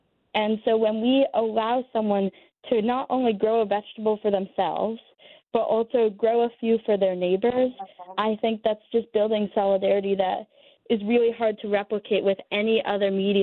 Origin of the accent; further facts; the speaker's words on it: Brewer, Maine, United States; Hi, I'm not from Connecticut. I'm from Brewer, Maine.